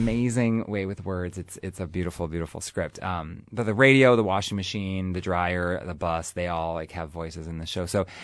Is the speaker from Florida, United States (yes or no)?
no; Mason, Michigan, United States; outside of Mason. I'm from Mason.